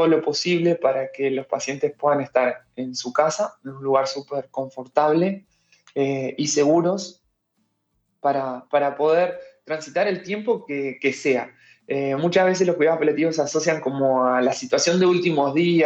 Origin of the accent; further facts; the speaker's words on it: Tacuarembó, Uruguay; born there; also born or lived in Montevideo; now in Ciudad de la Costa, Uruguay; Mirá, yo soy medio nómade. Yo nací en Tacuarembó.